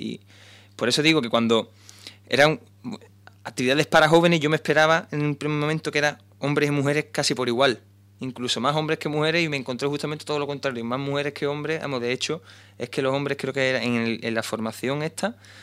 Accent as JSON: {"language": "Spanish", "country": "Western Sahara", "said": "Para que cuando llegue ese momento, el pueblo saharaui tiene que estar plenamente formado y plenamente capacitado para levantar de nuevo un país."}